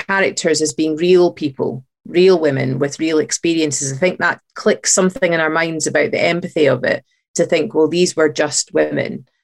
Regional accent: Scotland, United Kingdom; I mean, I'm from Fife, I grew up in Fife, and I didn't know anything at all about witch trials in Fife.

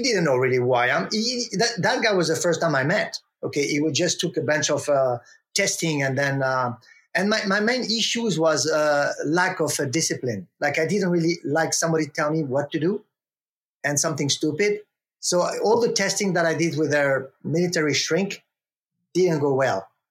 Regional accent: France; because I came from New York as a French guy, I came with all the cliche, the American cliche that you can have as a French person looking at America.

